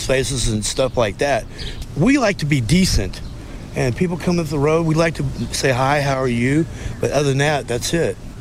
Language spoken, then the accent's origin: English; Carmel, Indiana, United States; now in Bloomington, United States; I'm actually originally from Carmel, Indiana, but I've been down here since my father passed away.